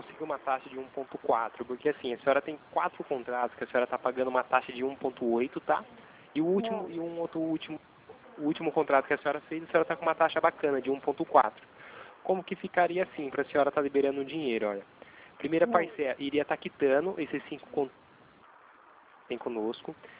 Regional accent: Itatiba, São Paulo, Brazil; eu sou de Itatiba, né?

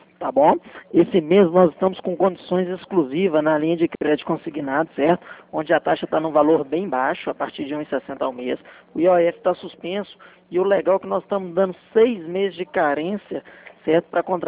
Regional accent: Minas Gerais, Brazil; Eu sou natural de Minas, né?

